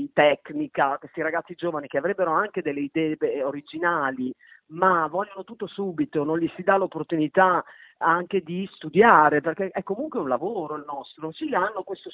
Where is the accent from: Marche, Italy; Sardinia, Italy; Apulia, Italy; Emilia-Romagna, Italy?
Emilia-Romagna, Italy; Cento; io sono centese, io sono emiliana, però siamo la stessa regione.